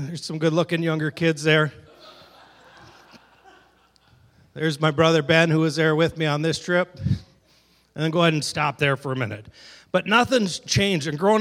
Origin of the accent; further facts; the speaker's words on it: India; We grew up in India, so it isn't like going on a mission trip.